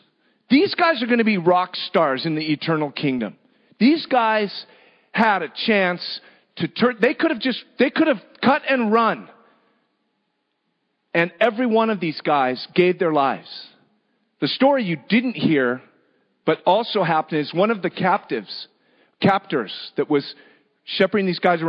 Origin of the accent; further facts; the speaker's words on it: United States; I come from America.